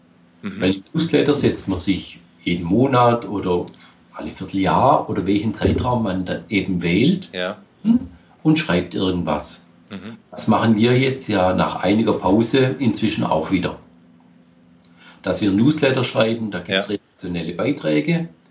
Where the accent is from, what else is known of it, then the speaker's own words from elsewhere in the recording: Baden-Württemberg, Germany; Als Schwabe, da krümmt sich mir ja das Herz